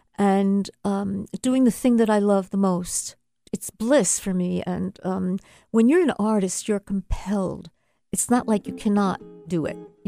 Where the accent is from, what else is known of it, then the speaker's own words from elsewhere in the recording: Brooklyn, New York, United States; And so there was always music in my house. I grew up in Brooklyn.